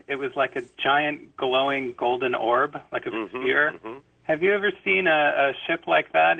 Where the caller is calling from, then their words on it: Santa Rosa, California, United States; Hi. I'm calling from Santa Rosa, California.